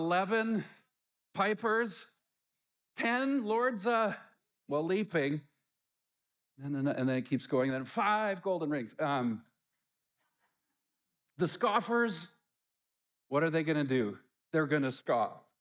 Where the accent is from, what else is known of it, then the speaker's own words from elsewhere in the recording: British Columbia, Canada; We grew up in the Lower Mainland